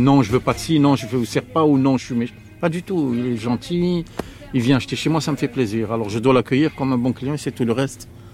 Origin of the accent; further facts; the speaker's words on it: Algeria; moved away; Je suis pied noir, ce qu'on appelle un pied noir. On vient d'Algérie, et puis, pas tout de suite, mais quelques 2-3 ans après, je crois, on s'est installé ici.